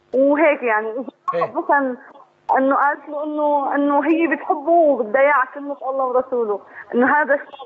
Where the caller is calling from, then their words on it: Syria; من سوريا.